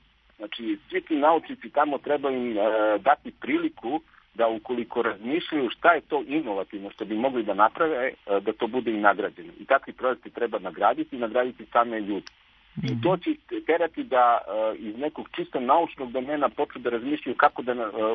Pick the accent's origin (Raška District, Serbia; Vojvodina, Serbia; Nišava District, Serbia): Raška District, Serbia; Kraljevo; ja sam rodom iz Kraljeva